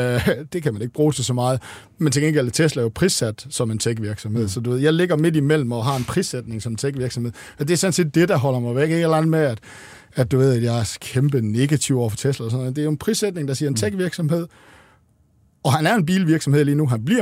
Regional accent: Jutland, Denmark; Jeg kan jo huske som jyde første gang, jeg skulle køre ind i København, ikke?

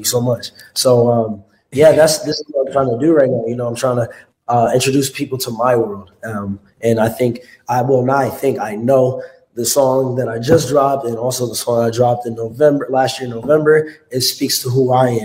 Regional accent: New York, United States; But I'm from New York, but you know, I have a lot. Grew up there.

